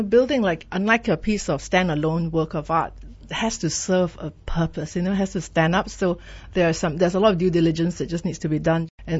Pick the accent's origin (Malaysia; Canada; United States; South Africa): Malaysia; many times we as Malaysian designers don't even get a chance to be, you know, the opportunity to design them.